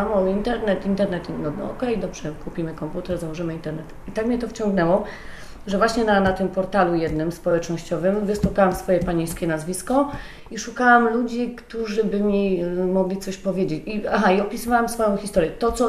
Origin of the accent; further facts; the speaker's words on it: Silesian Voivodeship, Poland; accent: Silesian; ja lepiej mówię po śląsku, jak jego własne rodzeństwo, bo teraz mówię po polsku, ale normalnie czasami jak ktoś dzwoni do mnie i przez telefon słyszę śląską mowę, no automatycznie u mnie to tak jest przeskakiwanie, automatycznie przestawiam się na śląski